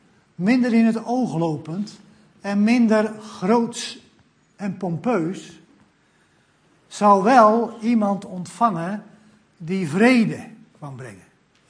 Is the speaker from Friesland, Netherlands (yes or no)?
no; Texel, North Holland, Netherlands; Nu, ik ben geboren en getogen op het Waddeneiland Texel, in het Jeruzalem van Texel, Oost-Drent, waar vroeger 7 kerken waren.